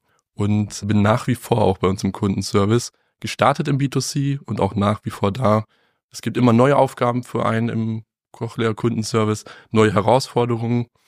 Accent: Hanover, Lower Saxony, Germany; Ich bin 35, komme gebürtig aus Hannover. Das hat mich nie aus Hannover vertrieben.

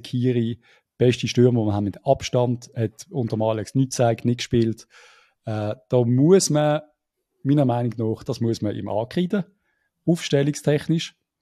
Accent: Lucerne, Switzerland; Also, da würde mir die Gallen raufkommen als Luzerner.

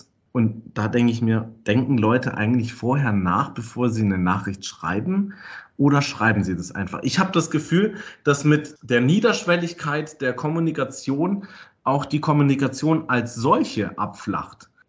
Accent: Hamburg, Germany; Weißt du, da macht man als Hamburger dann die Grenze.

